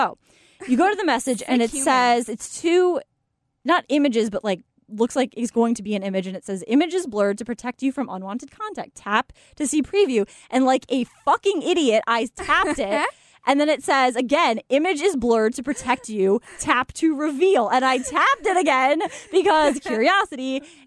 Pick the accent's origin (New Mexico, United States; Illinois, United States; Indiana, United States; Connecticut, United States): Connecticut, United States; Killingworth; is from my hometown, Killingworth, Connecticut.